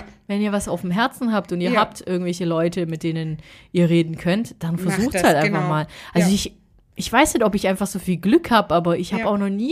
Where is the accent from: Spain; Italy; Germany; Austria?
Italy; Wir als Italiener sind ja eh temperamentvoller.